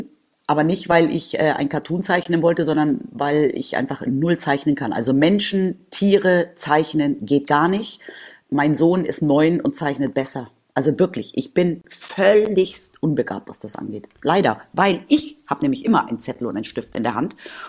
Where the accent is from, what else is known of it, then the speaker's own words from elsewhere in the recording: Spain; ich bin ja in Spanien aufgewachsen